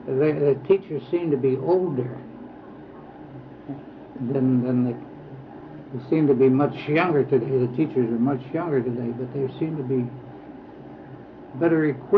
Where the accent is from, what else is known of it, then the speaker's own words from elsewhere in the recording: Homestead, Pennsylvania, United States; Well, I was born and raised in Homestead back in 1902.